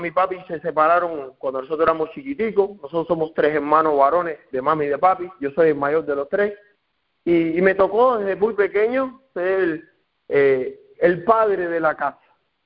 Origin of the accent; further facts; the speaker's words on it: Encrucijada, Villa Clara, Cuba; soy de Cuba específicamente del campo. Y las personas del campo en Cuba le llaman guajiro. Entonces soy un guajiro de Cuba. ¿De qué parte de Cuba yo? Porque yo también soy cubano, soy de Las Villas. Pero de Las Villas específicamente, ¿de dónde yo? Bueno, soy de Encrucijada